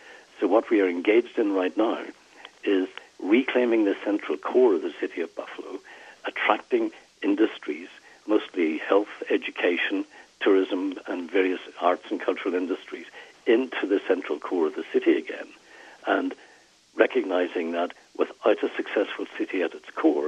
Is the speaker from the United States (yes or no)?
no; Northern Ireland, United Kingdom; where I come from, I was born in Northern Ireland. And there are two different cultures in Northern Ireland, one British and one Irish.